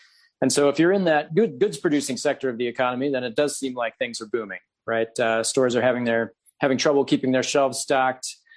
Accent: Minnesota, United States; my home state of Minnesota

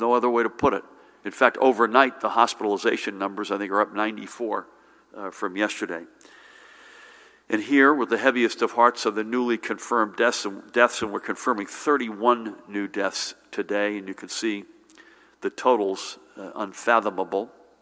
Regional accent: Middletown, New Jersey, United States; she was a graduate of my hometown, one of my hometown high schools, Middletown High School North

